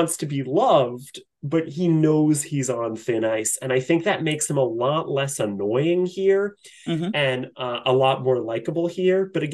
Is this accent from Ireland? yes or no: no; New York City, New York, United States; Is it that I'm not British? Is it that I'm